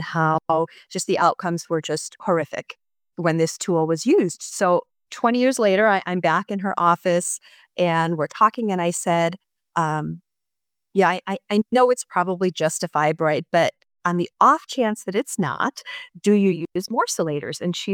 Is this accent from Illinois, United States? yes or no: yes; Chicago, Illinois, United States; I am from Chicago. I'm 54 years old.